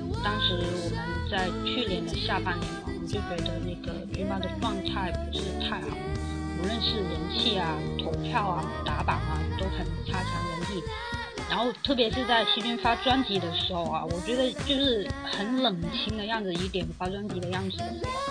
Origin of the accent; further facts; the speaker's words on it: Guangdong, China; 广东人。